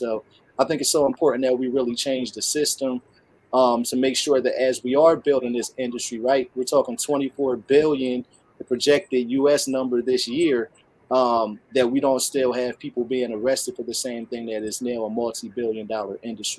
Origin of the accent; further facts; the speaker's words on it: Trenton, New Jersey, United States; like, I grew up in Trenton, New Jersey, right?